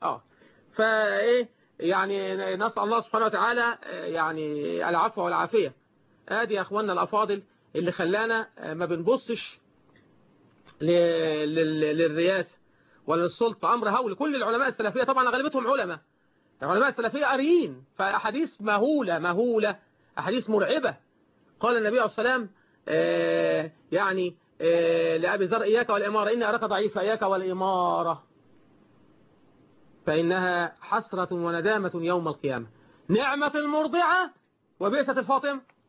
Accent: Egypt

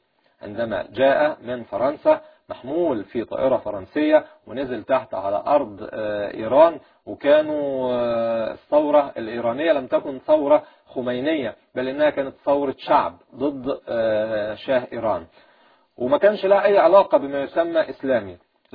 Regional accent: Egypt; هل نتصور في يوم من الأيام أن الكلام ده يحصل عندنا في مصر؟

